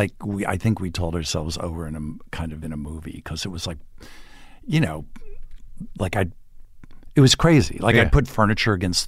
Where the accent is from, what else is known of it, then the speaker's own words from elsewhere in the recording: Montvale, New Jersey, United States; On the New York border, Montvale, small town I went to.